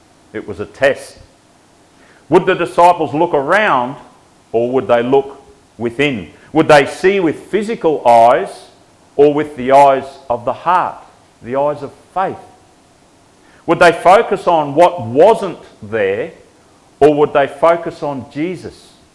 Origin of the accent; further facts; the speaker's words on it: Queensland, Australia; I'm a Queenslander, forgive me.